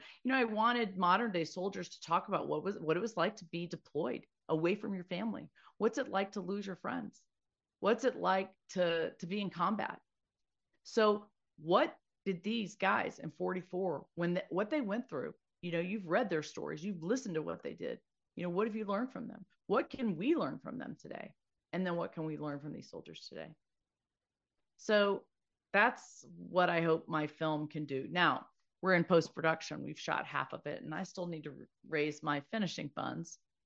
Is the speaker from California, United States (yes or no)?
no; Laurel, Mississippi, United States; John Lau is from my hometown of Laurel, Mississippi.